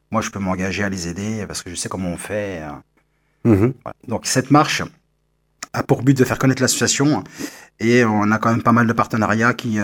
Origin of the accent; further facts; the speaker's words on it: Madeira, Portugal; Et moi, je viens de l'île de Madère.